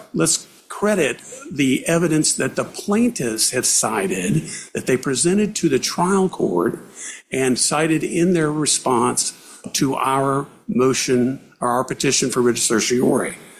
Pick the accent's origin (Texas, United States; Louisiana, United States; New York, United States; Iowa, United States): Texas, United States; Houston; I'm from Houston, Texas.